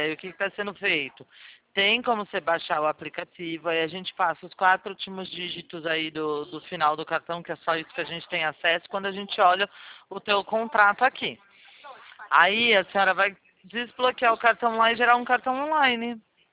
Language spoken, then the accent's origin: Portuguese; Limeira, São Paulo, Brazil; É, eu sou de Limeira, do interior de São Paulo.